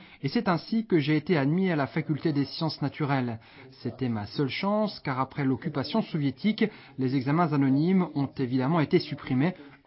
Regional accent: Libochovice, Ústí nad Labem Region, Czechia; Je suis originaire de Libochovice, la ville de naissance du célèbre biologiste Jan Evangelista Purkinje et d'autres scientifiques encore.

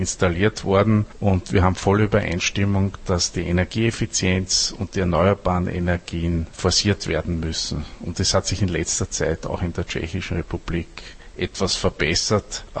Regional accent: Austria; Also als Österreicher muss ich sagen, sind wir da nicht ganz unschuldig

